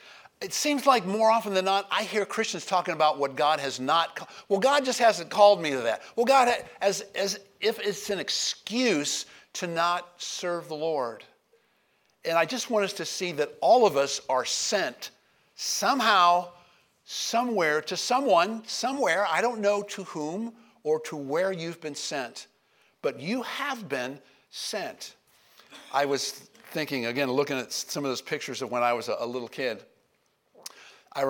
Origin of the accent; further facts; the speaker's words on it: United States; And who did I think I was as an American? Our culture has only been around a couple of hundred years, and I'm going to go there and tell them anything?